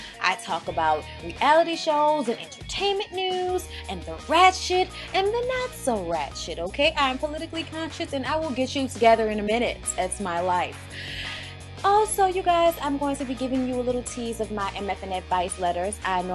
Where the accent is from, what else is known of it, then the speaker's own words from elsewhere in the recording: Louisiana, United States; Now, I'm from Louisiana, like I said, and I know my way around some situations.